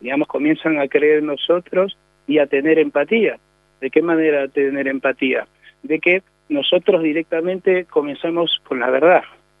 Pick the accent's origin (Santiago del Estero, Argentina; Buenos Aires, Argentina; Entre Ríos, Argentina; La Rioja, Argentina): Buenos Aires, Argentina; born there; Yo nací acá en Buenos Aires capital, en el Bajo Flores, barrio Rivadavia.